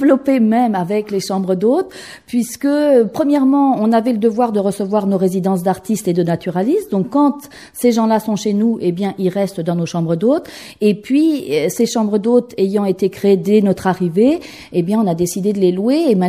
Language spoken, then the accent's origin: French; Normandy, France; born there; Je suis née en Normandie, dans la campagne, on va dire, dans une ferme